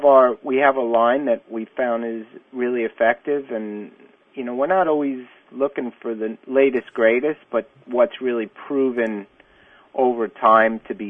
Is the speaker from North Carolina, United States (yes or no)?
no; New York, United States; also born or lived in California; now in Oregon, United States; I grew up in New York, and I lived in California for a while and settled down in Oregon.